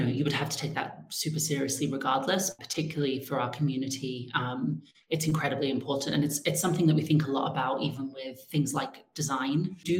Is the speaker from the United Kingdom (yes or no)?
yes; England, United Kingdom; moved away as an adult; now in United States; I transitioned while I was in the US. So I'm like, even though I grew up in England, hence the accent, most of my adult life, most of my transness and queerness has been centered in America.